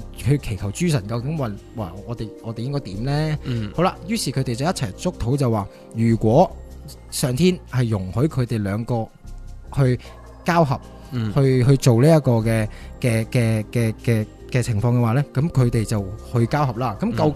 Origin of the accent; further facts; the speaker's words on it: China; 点解我哋叫做我哋将我哋会定伏羲为我哋中国人嘅始祖咧？